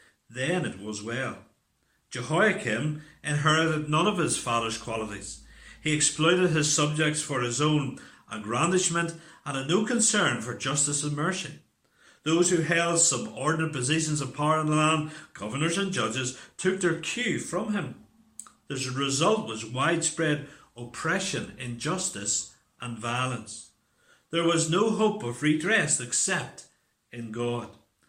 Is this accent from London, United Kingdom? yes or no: no; Northern Ireland, United Kingdom; That just reminds me of growing up in the Troubles, particularly growing up in County Armagh.